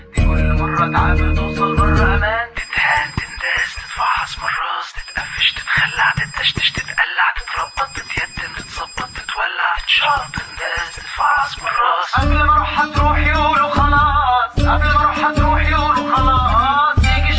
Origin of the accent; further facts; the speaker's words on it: Palestine; Arabic is a second language; ده وانا ليه بتكلم مصري وانا فلسطيني؟